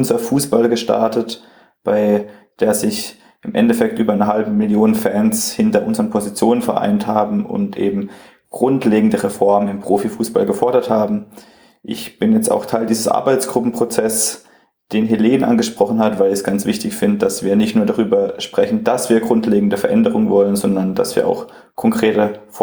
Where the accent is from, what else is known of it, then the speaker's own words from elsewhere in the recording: Freiburg, Baden-Württemberg, Germany; ich komme auch aus Freiburg